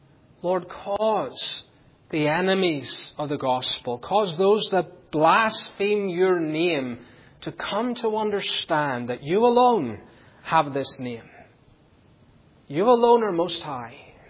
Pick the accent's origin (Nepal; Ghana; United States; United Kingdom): United Kingdom; I grew up in the United Kingdom, as you know, under the long reign of Queen Elizabeth II.